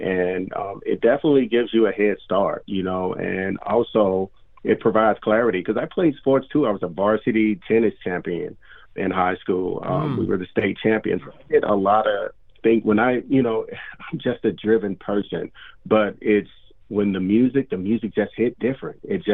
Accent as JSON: {"language": "English", "region": "Mississippi", "country": "United States", "said": "Well, I was born in the Mississippi Delta. So as you can imagine, that's where the R&B"}